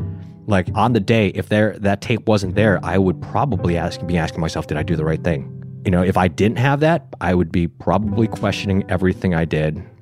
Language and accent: English; Buffalo, New York, United States; and I'm from Buffalo, New York. I don't know anything about the heat.